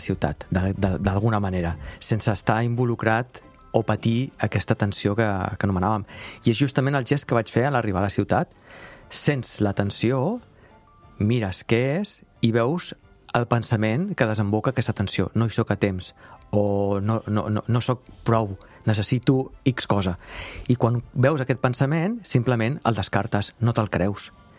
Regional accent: Barcelona, Catalonia, Spain; born there; sóc enamorat de Barcelona. Jo vaig néixer aquí

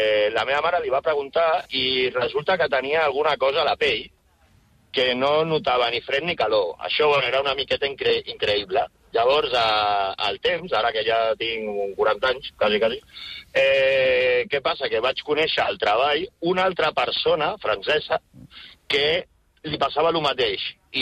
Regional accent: Barcelona, Catalonia, Spain; jo des de molt petit, jo soc de Sant Andreu, del barri de Barcelona

